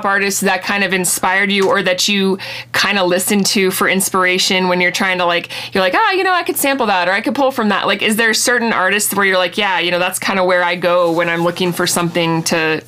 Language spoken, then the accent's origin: English; West Coast, United States; growing up, I grew up on the West Coast, was